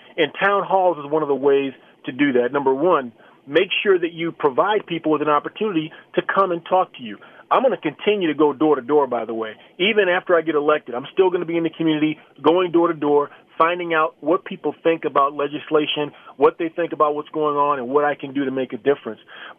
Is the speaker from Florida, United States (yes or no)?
yes; Key West, Florida, United States; now in Chaska, United States; most people know that I'm from Key West, Florida originally, but I am an adopted Minnesotan. We lived here for 15 years now. Me and my wife live out in Chaska.